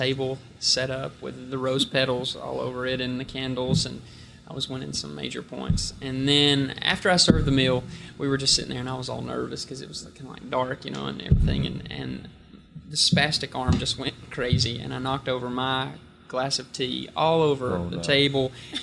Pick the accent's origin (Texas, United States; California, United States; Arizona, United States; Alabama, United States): Alabama, United States; I mean, I grew up in North Alabama, and so we ate a lot of fried food every day